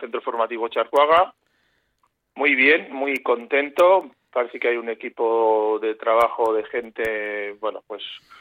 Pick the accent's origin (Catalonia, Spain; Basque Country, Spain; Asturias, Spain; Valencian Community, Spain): Basque Country, Spain; Bilbao; yo también soy bilbaíno como muchos de los que están escuchando